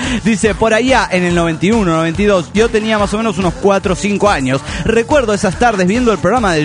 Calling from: Guadalajara, Jalisco, Mexico; de Guadalajara, Jalisco, México.

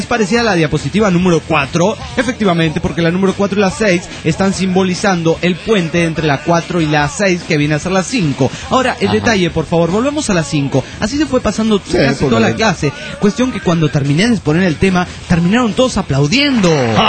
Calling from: Mexico City, Mexico; Hola, vato … de la Ciudad de México.

